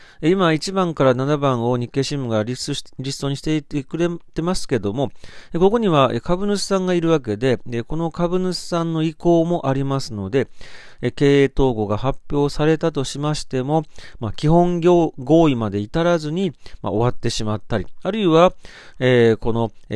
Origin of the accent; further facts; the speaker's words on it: Kansai, Japan; 私も関西出身ですので、